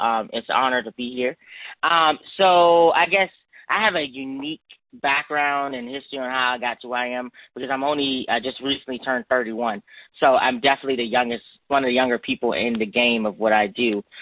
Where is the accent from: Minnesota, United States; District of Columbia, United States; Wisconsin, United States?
District of Columbia, United States; Washington; But I grew up in Washington, D.C., you know, the nation's capital